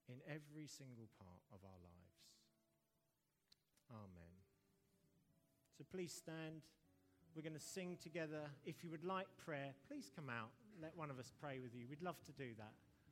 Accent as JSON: {"language": "English", "country": "United Kingdom", "said": "I know that probably only two or three people have come forward because we're British and we don't really like making sure."}